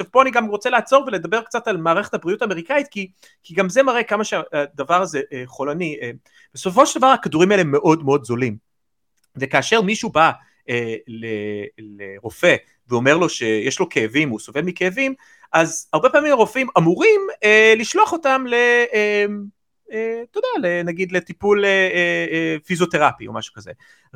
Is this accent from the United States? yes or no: yes; United States; ההורים שלי אמריקאים, אני אמריקאי וכולי